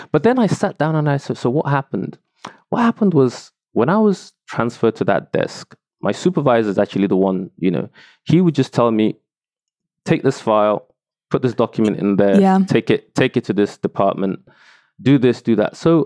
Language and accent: English; Nigeria; You know, I'm from Nigeria and we're very, very aggressive.